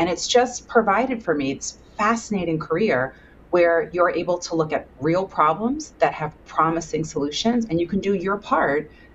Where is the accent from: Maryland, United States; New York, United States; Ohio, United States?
Maryland, United States; Baltimore; I was living in California at the time. I drove cross country to see him on my way, because I'm from Baltimore, on my way up to Boston.